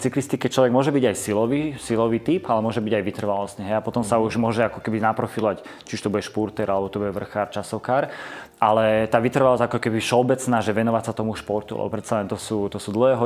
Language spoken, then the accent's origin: Slovak; Bratislava, Bratislava Region, Slovakia; my sme sa narodili tu v Bratislave, čiže v Petržalke sme sa učili bicyklovať, jazdiť na BMX-kách.